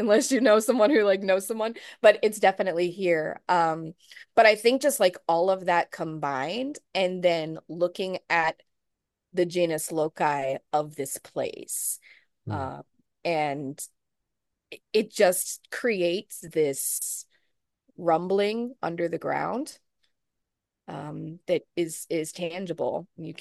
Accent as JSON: {"language": "English", "town": "St. Louis", "region": "Missouri", "country": "United States", "moved": "yes", "lives_now": "New Orleans, United States", "said": "So I was a transplant from St. Louis, Missouri, which is another one that has kind of like this necropolis-y energy to it."}